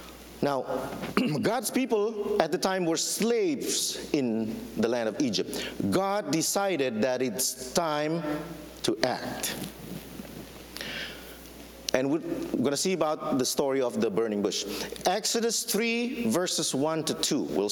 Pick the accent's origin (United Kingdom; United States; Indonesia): Indonesia; For example, I'm originally from Indonesia.